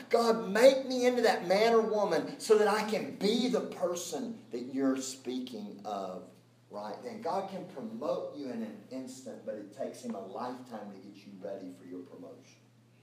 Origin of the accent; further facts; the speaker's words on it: the South, United States; Now, I come from the South, and in the South, we drink the nectar of heaven.